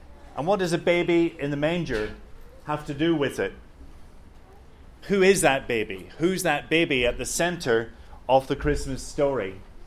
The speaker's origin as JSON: {"language": "English", "country": "Ireland", "lives_now": "Hong Kong", "said": "I've lived in Hong Kong for 30 years, but I'm originally from Ireland."}